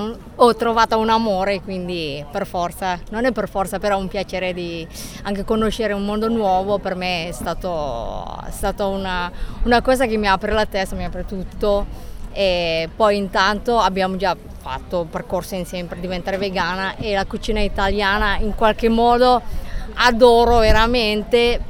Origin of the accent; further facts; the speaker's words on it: Central Java, Indonesia; Italian is a second language; indonesiana e sono un giavanese, quindi una terra in qualche modo povera, di Jogja, Central Java